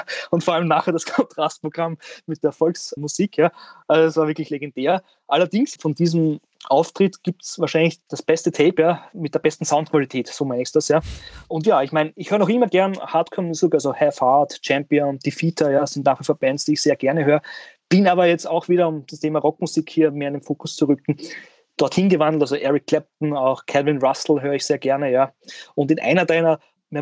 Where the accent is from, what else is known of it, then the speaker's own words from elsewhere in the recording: Burgenland, Austria; Ich bin ja kein Wiener, ja, hört man vielleicht auch hin und wieder, sondern ich komme aus dem wunderschönen Südburgenland, das ja an Slowenien grenzt.